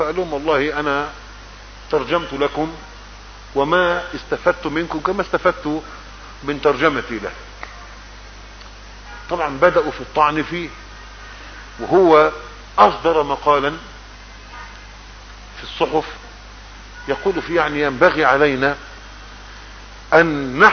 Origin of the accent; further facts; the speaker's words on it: Egypt; ما احنا على قواعدنا كمصريين